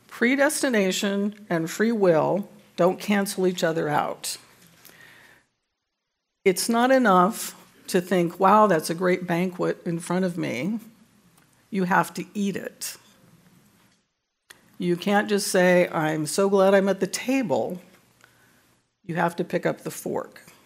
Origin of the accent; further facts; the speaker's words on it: Albuquerque, New Mexico, United States; He's a pastor in Albuquerque, my hometown.